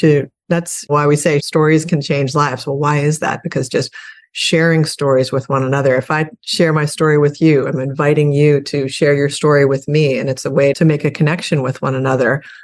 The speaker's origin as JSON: {"language": "English", "town": "Annapolis", "region": "Maryland", "country": "United States", "tie": "born or raised there", "said": "the juvenile drug court system of my hometown in Annapolis, Maryland."}